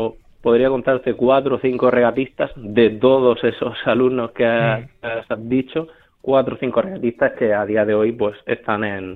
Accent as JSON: {"language": "Spanish", "town": "San Pedro", "region": "Region of Murcia", "country": "Spain", "said": "yo soy de San Pedro, que es un pueblo murciano"}